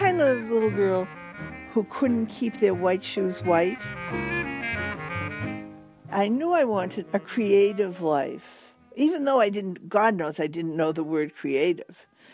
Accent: Boston, Massachusetts, United States; I was born right here in Boston in a Jewish neighborhood. It was a real sort of shtetl where everybody knew everybody else and everybody knew everybody's business.

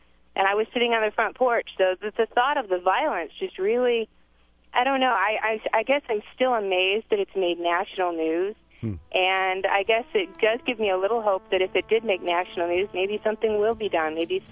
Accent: Benton Harbor, Michigan, United States; now in Indianapolis, United States; I grew up in Benton Harbor, actually, on the between Bishop and Jennings on Empire.

